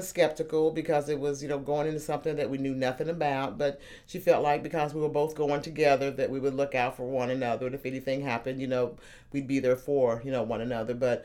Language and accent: English; Louisville, Kentucky, United States; Okay. I'm from Louisville, Kentucky. I am the middle daughter of six, four girls, two boys. I graduated from Central High School in 1974.